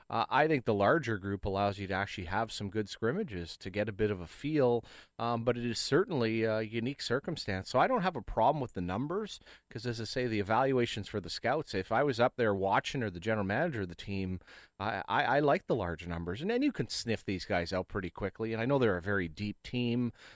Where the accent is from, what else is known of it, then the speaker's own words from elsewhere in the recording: Orleans, Ontario, Canada; I grew up in Orleans at the Elizabeth Manley rink right across the street.